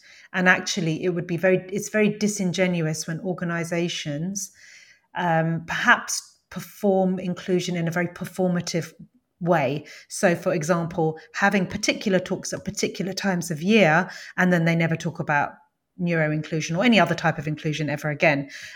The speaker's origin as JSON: {"language": "English", "country": "United Kingdom", "said": "in none of them did I feel I could show up as British Indian woman who was the carer for an autistic child."}